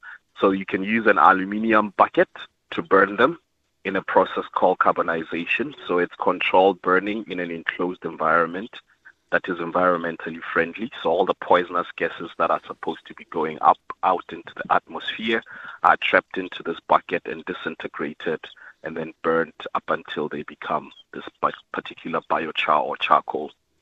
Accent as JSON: {"language": "English", "country": "Botswana", "lives_now": "New Zealand", "said": "I am from Botswana."}